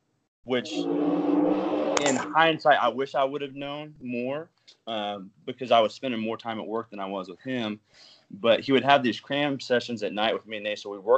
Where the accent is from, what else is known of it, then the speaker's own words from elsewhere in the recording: Bixby, Oklahoma, United States; growing up in Bixby and working in a machine shop with your dad